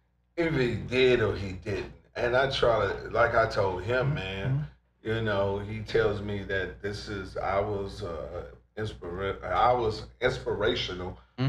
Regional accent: Washington, District of Columbia, United States; And listen, man, I'm from Southeast DC.

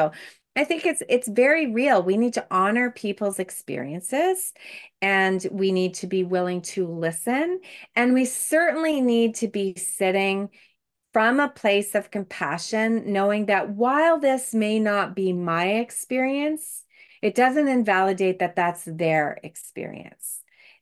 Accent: Montreal, Quebec, Canada; I grew up in Montreal. Let me tell you, Montreal is bad for winter.

